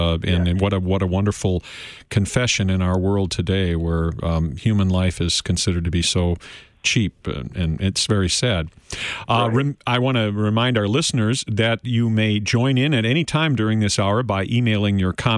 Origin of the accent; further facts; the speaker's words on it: Wisconsin, United States; born there; also born or lived in Muskego; I was born in Milwaukee County and we lived in Muskego, Wisconsin, which is in Waukesha County, after, 124th Street.